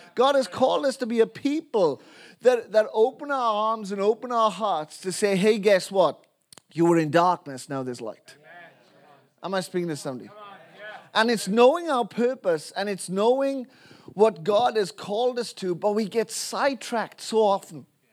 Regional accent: Wales, United Kingdom; I can't help being Welsh. I can't help the fact that I am Welsh. No matter if I try and change my accent, no matter what platform I am in the world, that person, whoever hears me, knows that guy is from a funny nation.

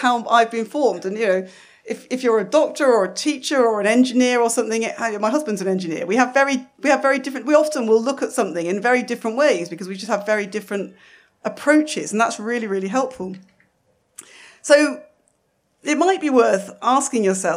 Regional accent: East Midlands, United Kingdom; I come from Lincolnshire, so I was very excited.

